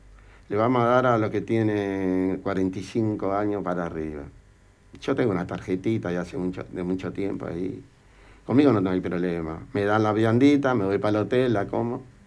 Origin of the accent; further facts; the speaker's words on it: Uruguay; moved away; tengo una hija en el Uruguay. Yo soy uruguayo